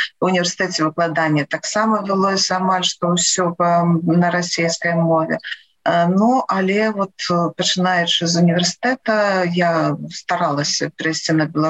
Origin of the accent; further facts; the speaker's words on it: Loyew, Gomel Region, Belarus; born there; Я нарадзілася ў Лоеве. Та самае лепшае месца не толькі ў Беларусі, а на зямлі.